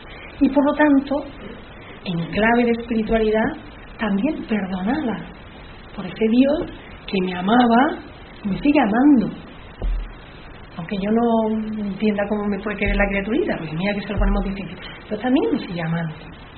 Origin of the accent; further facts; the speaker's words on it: Andalusia, Spain; yo que soy andaluza